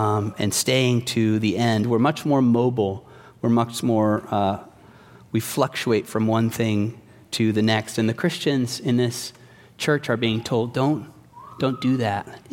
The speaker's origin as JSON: {"language": "English", "country": "Mexico", "tie": "born or raised there", "said": "Now, I was raised in Mexico, and in Mexico, everyone plays soccer."}